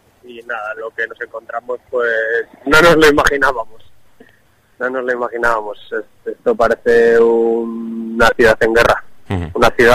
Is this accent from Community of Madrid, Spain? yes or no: no; Cantabria, Spain; Y luego pues te preguntan que de dónde vienes y claro, le dices que vienes de Cantabria y se echan a llorar y te abrazan, y es increíble.